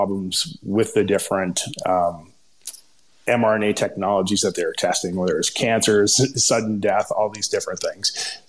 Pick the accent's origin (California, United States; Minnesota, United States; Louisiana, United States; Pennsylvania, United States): Minnesota, United States; accent: Minnesota; That's just my terrible Minnesota accent.